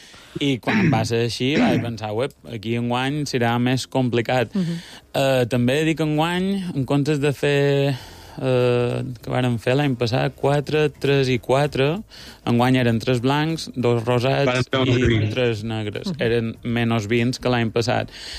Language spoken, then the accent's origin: Catalan; Santa Maria del Camí, Balearic Islands, Spain; Nosaltres som de Santa Maria.